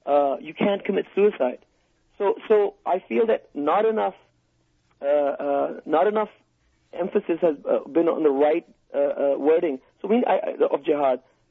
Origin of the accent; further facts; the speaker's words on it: Pakistan; I come from Pakistan, so my area of the world, South Asia